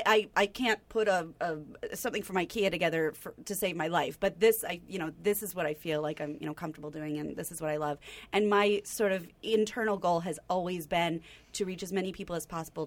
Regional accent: Kansas, United States; now in New York, United States; I'm from Kansas. Mm-hmm. And when I moved from Kansas to New York for the first time, I had a traveler with me

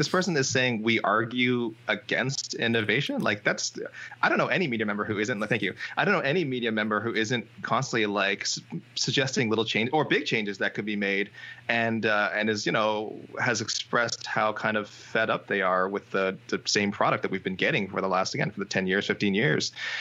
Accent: Canada; so as my Canadian way, I will apologize to any fans for my behavior today.

